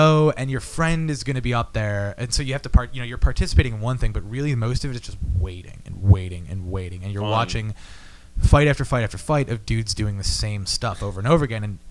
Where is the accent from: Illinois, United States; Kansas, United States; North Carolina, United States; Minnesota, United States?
Illinois, United States; Tinley Park; Yes, I grew up in Tinley Park. I lived in the same house in Tinley Park my whole life.